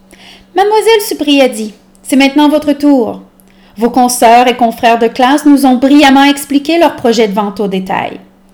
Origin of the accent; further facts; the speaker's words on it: Vancouver, British Columbia, Canada; born there; Je suis née à Vancouver, dans cette vieille bâtisse de briques rouges.